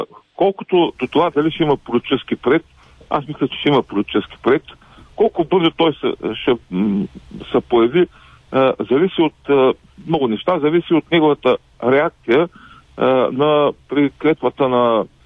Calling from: Ruse, Ruse Province, Bulgaria; съм от Русе.

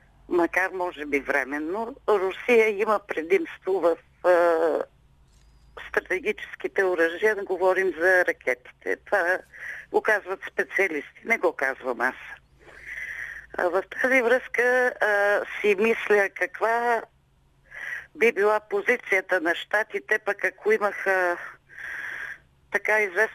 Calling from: Pleven, Pleven Province, Bulgaria; съм от Плевен.

